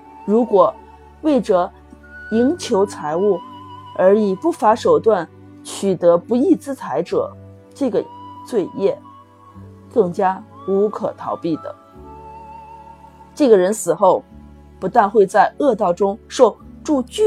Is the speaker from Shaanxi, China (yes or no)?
yes; Xi'an, Shaanxi, China; 我是来自于西安的